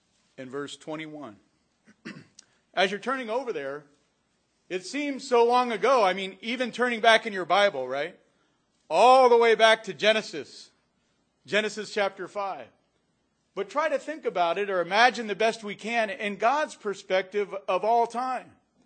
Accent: Pennsylvania, United States; You know, growing up in Pennsylvania, I guess the older you get, I don't know, I tend to reflect back and think about good memories.

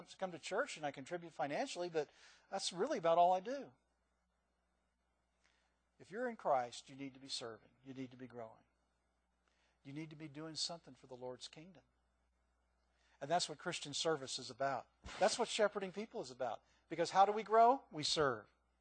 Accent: Midwest, United States; also born or lived in California; And I was raised in the Midwest, not in California.

